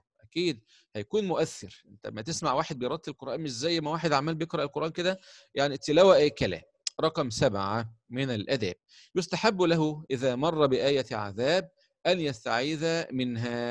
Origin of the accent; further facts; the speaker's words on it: Egypt; بيسموها عندنا في مصر ختم،